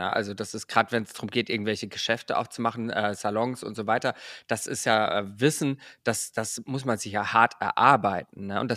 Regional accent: Bruchsal, Baden-Württemberg, Germany; bei uns in Bruchsal, wo ich herkomme

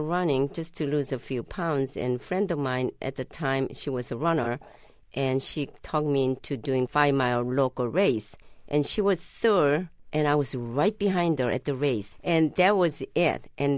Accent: Seoul, South Korea; Well, I'm from Seoul, Korea, and they didn't have a sports for girls.

